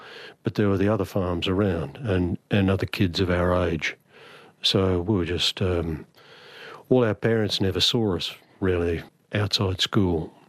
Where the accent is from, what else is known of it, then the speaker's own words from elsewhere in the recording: Ayr, Queensland, Australia; I'm a Queenslander born in Eyre in North Queensland.